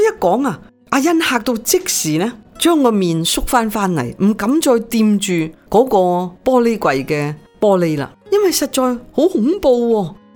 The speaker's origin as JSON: {"language": "Chinese", "country": "Hong Kong", "said": "用我们香港人的说话就是20000元本金，现在大闸蟹闸住了10000多元"}